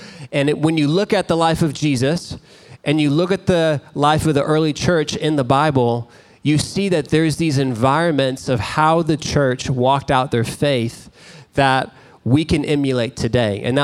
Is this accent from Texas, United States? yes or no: yes; Dallas, Texas, United States; I remember for me growing up as a kid, I grew up in the Dallas area.